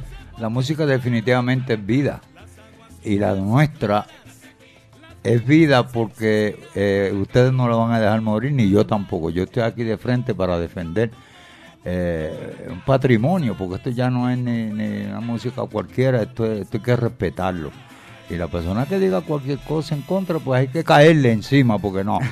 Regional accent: New York, United States; yo crecí en Nueva York en la música

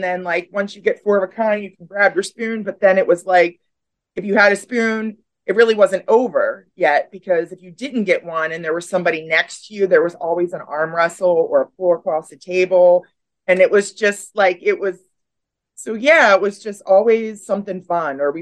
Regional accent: Westminster, Maryland, United States; So I'm townie. I grew up in Carroll County. I was born in Westminster, live in Westminster.

